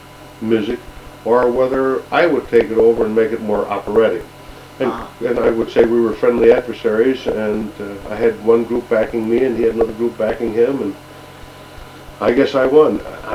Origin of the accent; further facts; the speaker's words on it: Rochester, New York, United States; No, I'm from New York State, Rochester, New York.